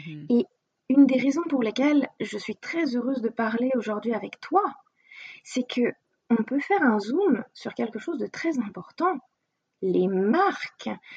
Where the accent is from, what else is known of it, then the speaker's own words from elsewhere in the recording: Paris, Île-de-France, France; je suis parisienne, donc ça colle bien.